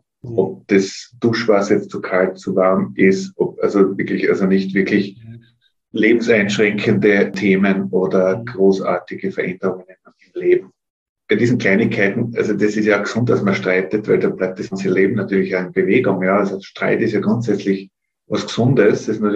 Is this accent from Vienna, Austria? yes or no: no; Telfs, Tyrol, Austria; born there; Ich bin ja in Telfs in Tirol geboren, bin der zweite Sohn von 5 Söhnen.